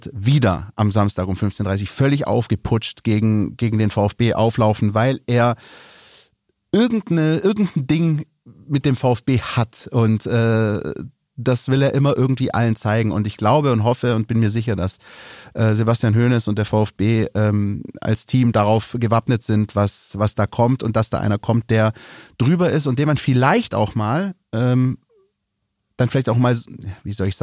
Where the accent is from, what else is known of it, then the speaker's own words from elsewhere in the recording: Baden-Württemberg, Germany; So, ich bin ja auch aus dem Kreis Esslingen.